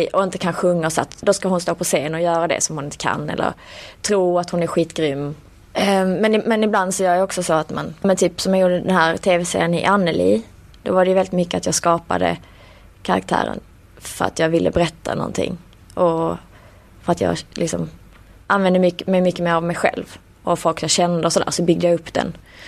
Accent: Malmö, Skåne, Sweden; Ja, jag är uppvuxen i Malmö.

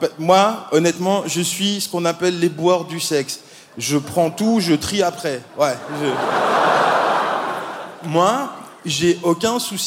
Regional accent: Belgium; Alors, moi je viens de Belgique. Vous savez, c'est ce petit pays pas très loin

